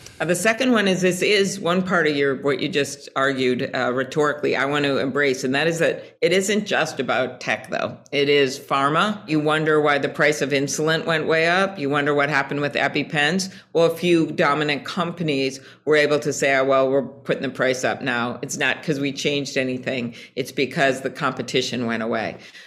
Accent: Midwest, United States; I'm from the Midwest. This is where a lot of the fomenting of taking on big interests

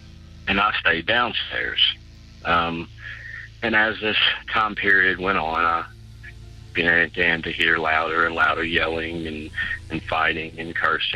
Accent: Louisville, Kentucky, United States; I'm from Louisville, Kentucky.

